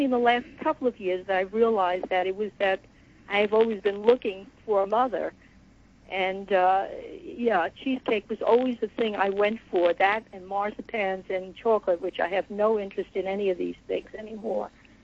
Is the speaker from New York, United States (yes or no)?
yes; New York, United States; I'm from Long Island, too, like Noel, and I kind of related to what she said.